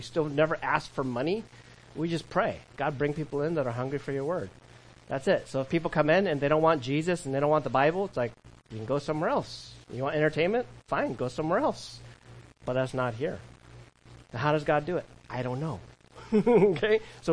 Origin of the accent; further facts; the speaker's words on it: California, United States; I remember as a teenager, as a kid, and in my early 20s growing up in California